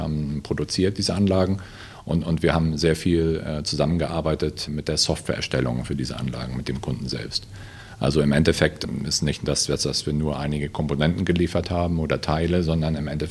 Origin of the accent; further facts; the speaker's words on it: Hamburg, Germany; also born or lived in Norway; Und dann nochmal fast 4 Jahre lang in Norwegen bin ich gewesen, bis ich dann in meine alte Heimatstadt Hamburg wieder zurückgekehrt bin.